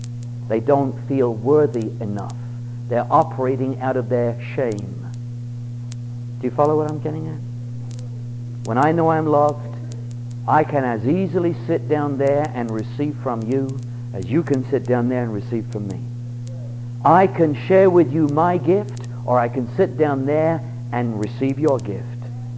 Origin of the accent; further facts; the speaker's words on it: England, United Kingdom; moved away; When I came over here from England, they introduced me to what I considered to be near suicide.